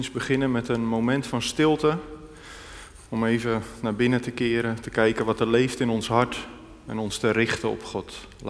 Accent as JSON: {"language": "Dutch", "town": "Wageningen", "region": "Gelderland", "country": "Netherlands", "said": "ik kom uit Wageningen. Daar woon ik samen met mijn vrouw Eveline en onze twee dochters."}